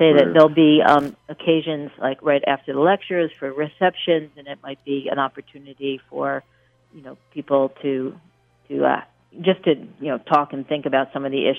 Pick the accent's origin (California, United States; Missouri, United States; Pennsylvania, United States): Pennsylvania, United States; Philadelphia; Let's see, I grew up in Philadelphia, and I guess since I was very young, I was always the, quote, artist, and made artwork, so I guess it was a kind of natural path for me.